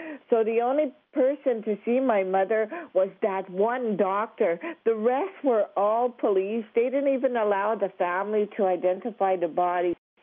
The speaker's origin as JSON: {"language": "English", "region": "Quebec", "country": "Canada", "said": "I'm a grandmother from the Kittagong ZB First Nation Reserve in Quebec."}